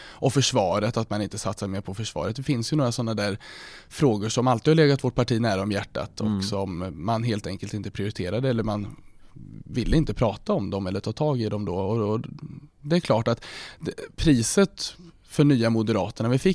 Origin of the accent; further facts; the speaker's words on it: Finspång, Östergötland, Sweden; now in Linköping, Sweden; för jag är ju ursprungligen utanför Reimer från Karlbo, innan jag flyttade hit till Linköping för studier.